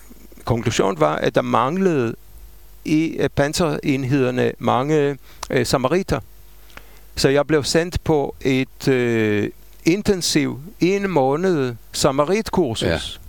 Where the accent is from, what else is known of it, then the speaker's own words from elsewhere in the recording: Jerusalem, Jerusalem District, Israel; altså jeg er fra Jerusalem